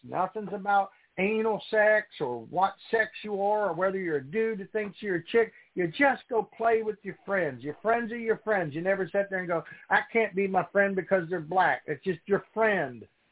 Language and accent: English; Columbus, United States; As a young boy, I grew up in Columbus going to college.